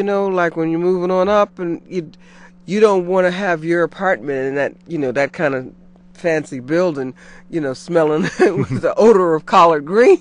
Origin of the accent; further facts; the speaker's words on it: South Carolina, United States; I'm from Carolina, and growing up there in the Low Country, we were known as rice eaters, and it was derogatory when we moved to the north.